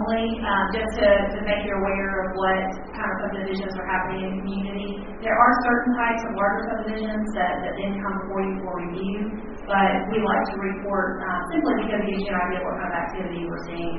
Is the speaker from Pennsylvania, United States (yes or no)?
no; North Carolina, United States; I grew up in Henderson County next door. So I spent a lot of time growing up coming over here.